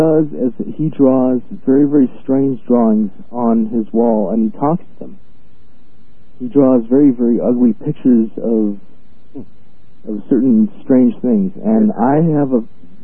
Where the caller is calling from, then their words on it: El Paso, Texas, United States; I'm calling from El Paso, Texas.